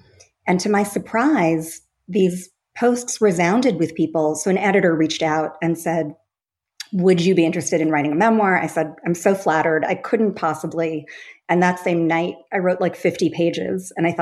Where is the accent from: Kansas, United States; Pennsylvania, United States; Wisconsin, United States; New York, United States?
New York, United States; I am the daughter of South Asian immigrants. I grew up on Long Island.